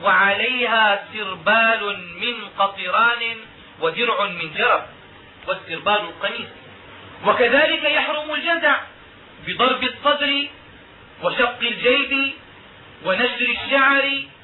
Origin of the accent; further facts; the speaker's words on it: Damascus, Damascus Governorate, Syria; وهكذا كان يفعل العلماء عندنا في دمشق